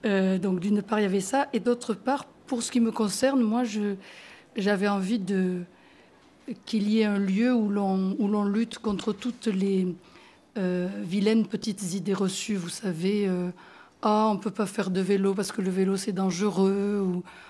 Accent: Southern France, France; Comme vous pouvez sans doute l'entendre, je suis originaire du midi de la France. Donc, quand j'étais enfant, j'étais dans un village

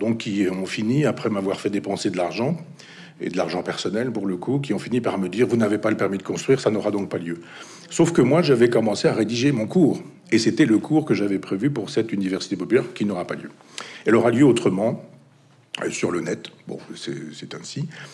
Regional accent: Chambois, Normandy, France; j'ai voulu recréer cette université populaire dans mon village natal, à Chambois, dans l'Orne.

